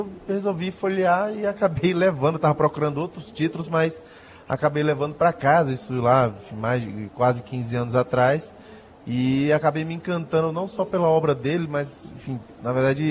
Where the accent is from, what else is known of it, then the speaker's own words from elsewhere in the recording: Fortaleza, Ceará, Brazil; also born or lived in São Luís; o lugar onde eu morei mais tempo na minha vida, que foi São Luís do Maranhão. Eu sou de Fortaleza, mas morei 18 anos em São Luís.